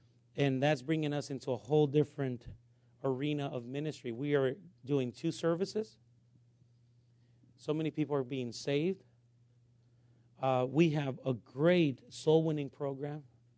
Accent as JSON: {"language": "English", "region": "West Coast", "country": "United States", "said": "and I'm sorry to say he was from West Coast because I'm from West Coast"}